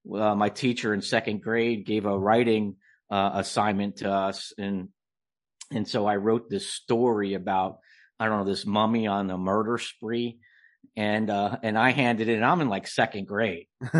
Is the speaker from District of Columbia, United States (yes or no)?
no; New Jersey, United States; Well, I've been writing since a little kid, and I grew up in New Jersey.